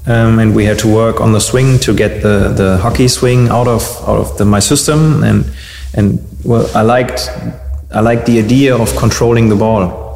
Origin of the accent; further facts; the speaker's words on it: Dortmund, North Rhine-Westphalia, Germany; Well, I come from Dortmund and I grew up in Dortmund.